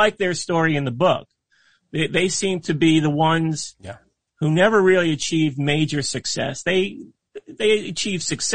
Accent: New Jersey, United States; I was in my 20s in the 80s. And I'm from New Jersey.

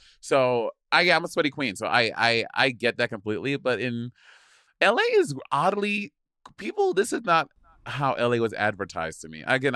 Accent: St. Lucia; You know, I grew up in St. Lucia, where animals eat cats, and it's a very strange place.

